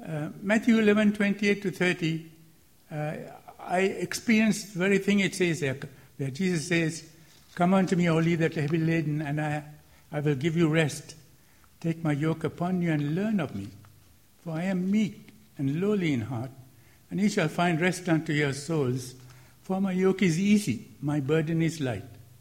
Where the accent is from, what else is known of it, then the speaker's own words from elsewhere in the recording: Sri Lanka; I come from Ceylon, a predominantly Buddhist country, where about 70% are Buddhist, and of the balance 30%, 20%, half and half, are Muslims and Hindus.